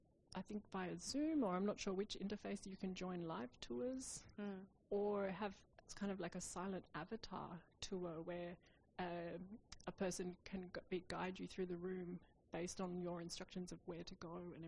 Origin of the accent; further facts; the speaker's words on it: Australia; now in Berlin, Germany; my background as an Australian artist living in Berlin